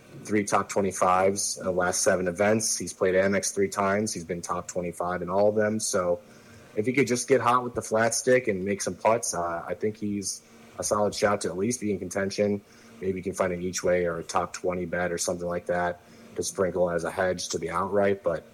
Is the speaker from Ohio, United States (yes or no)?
yes; Ohio, United States; I'm biased. I'm from Ohio.